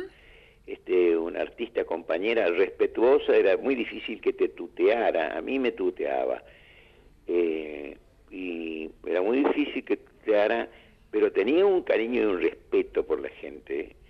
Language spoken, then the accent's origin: Spanish; Curuzú Cuatiá, Corrientes, Argentina; moved away as an adult; now in Rosario, Argentina; Bueno, yo soy de Curuzucatía. Yo cuando vine a Rosario, yo tenía 18 años, 19 más o menos.